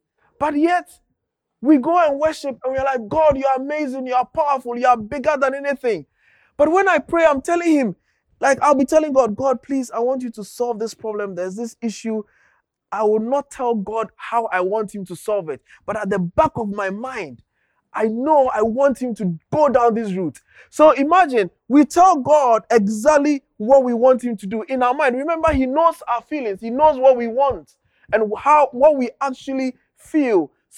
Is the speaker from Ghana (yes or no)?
yes; Ghana; English is a second language; moved away; I come from Ghana, and in Ghana, at least when I was a child, electricity was not very so